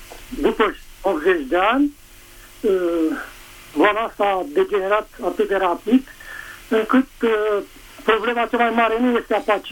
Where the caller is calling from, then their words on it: Craiova, Dolj, Romania; Sunt din Craiova